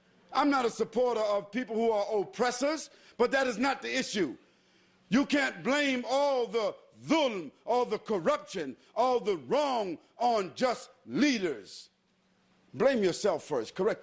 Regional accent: Brooklyn, New York, United States; also born or lived in Harlem; I was born in Harlem, New York. I was raised in a city called Brooklyn, another planet.

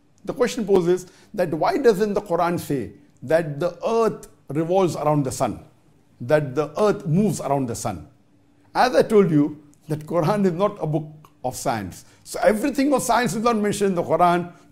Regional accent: Chattogram, Chittagong Division, Bangladesh; from Chattogram, Bangladesh.

